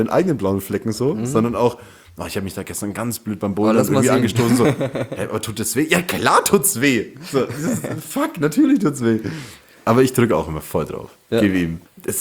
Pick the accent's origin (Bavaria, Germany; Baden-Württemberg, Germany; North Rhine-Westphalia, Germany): Bavaria, Germany; Ich bin ja im Landkreis Fürth aufgewachsen so, und deshalb war für mich Fürth um die Ecke und Nürnberg die große Stadt.